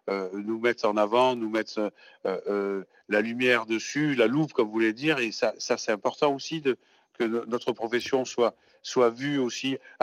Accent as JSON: {"language": "French", "region": "Centre-Val de Loire", "country": "France", "tie": "born there", "said": "Et de là où je suis né, dans le Cher, dans le Berry, c'est le pâté de pommes de terre"}